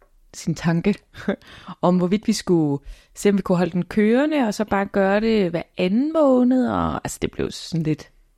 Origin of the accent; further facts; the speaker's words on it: Jutland, Denmark; Hov, jeg er altså også fra Jylland.